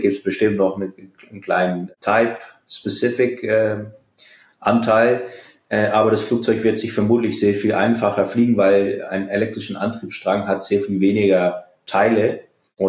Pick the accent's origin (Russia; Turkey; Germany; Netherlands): Netherlands; Groningen; In meiner Heimat, in den Niederlanden, in Groningen